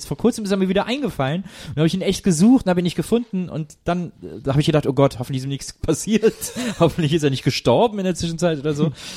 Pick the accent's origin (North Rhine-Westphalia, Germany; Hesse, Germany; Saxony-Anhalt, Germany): North Rhine-Westphalia, Germany; Cologne; ich bin Kölner, für uns ist Siezen unnatürlich